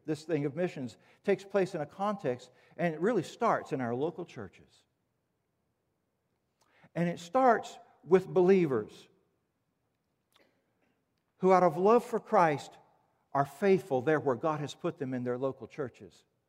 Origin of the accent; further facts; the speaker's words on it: the Carolinas, United States; For me, growing up in the Carolinas, a beach was sandy.